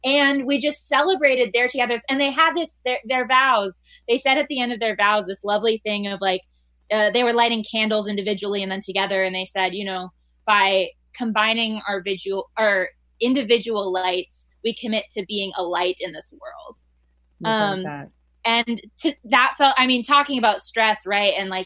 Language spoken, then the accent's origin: English; California, United States; now in New York, United States; I am from California and live in New York and went to school in Oregon.